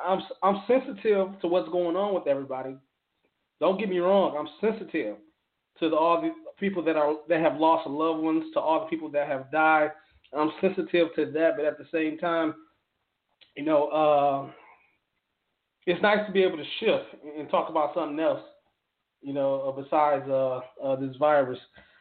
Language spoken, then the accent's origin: English; Detroit, Michigan, United States; We're from Detroit. We broadcast from Detroit